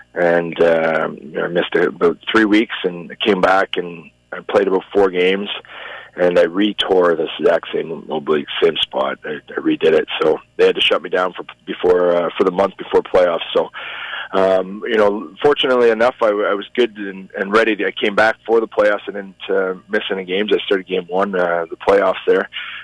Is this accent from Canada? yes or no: yes; London, Ontario, Canada; No, I'm in London, Ontario.